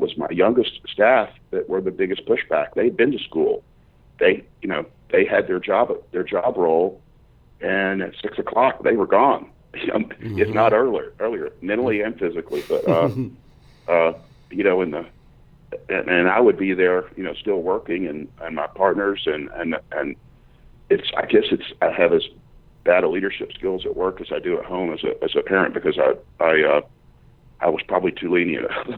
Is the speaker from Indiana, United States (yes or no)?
no; Atlanta, Georgia, United States; Suburbs of Atlanta.